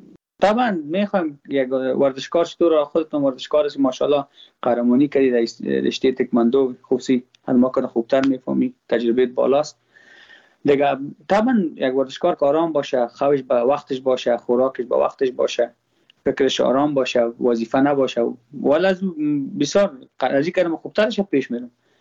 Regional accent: Afghanistan; ما افغان هستم، با ما هزاره ازبک پشتون کلش یک چشم هستن.

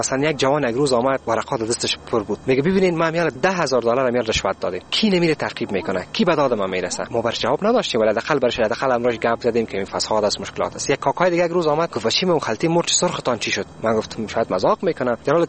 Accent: Afghanistan; اگه میگیم از افغانستان هستیم

